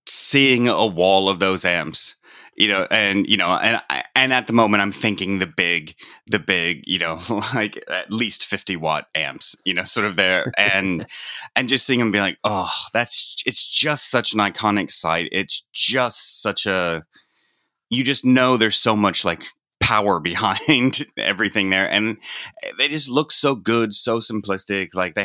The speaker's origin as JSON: {"language": "English", "country": "United States", "tie": "born or raised there", "said": "maybe this is different because I grew up in the States and stuff"}